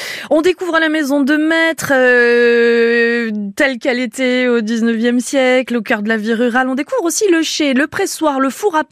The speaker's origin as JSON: {"language": "French", "region": "Nouvelle-Aquitaine", "country": "France", "said": "chez nous, en Chalosse, au 19e siècle, on pouvait vivre en autarcie."}